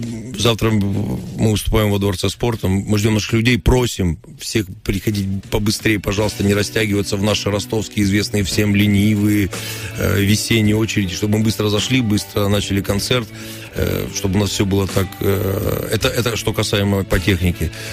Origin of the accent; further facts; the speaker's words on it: Rostov-on-Don, Rostov Oblast, Russia; моему родному городу за то, что я могу считать себя ростовчанином, горжусь своим городом и очень его люблю